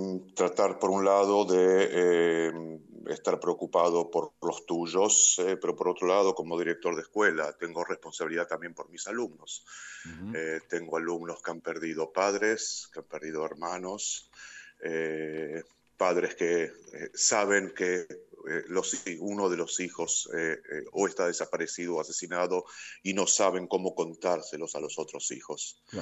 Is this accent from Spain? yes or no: no; Argentina; moved away as an adult; also born or lived in Mendoza / Buenos Aires; now in Sderot, Israel; Yo soy argentino, viví en Mendoza 2 años, mis padres y mis hermanos vivieron 10 años en Mendoza. Yo terminé el secundario los 2 últimos años y después volví a Buenos Aires y estoy acá en Israel hace más o menos 28 años y 27 años que vivo acá en Sderot.